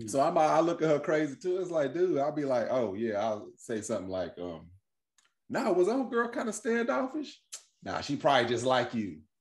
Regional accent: Kentucky, United States; I'm from Kentucky. Both southern places.

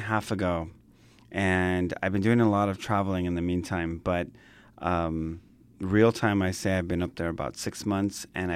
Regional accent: Los Angeles, California, United States; I grew up in Boyle Heights, which is literally about a mile and a half away from that very mural spot.

